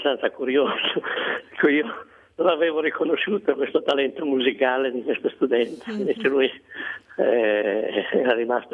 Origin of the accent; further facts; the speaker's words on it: Bologna, Emilia-Romagna, Italy; Ma di allora noi l'apprezzavamo, eravamo suoi fans come bolognesi